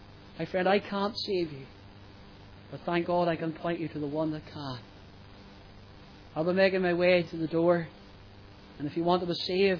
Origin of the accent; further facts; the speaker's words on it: Portadown, Northern Ireland, United Kingdom; My hometown, Portadown, is broken sin.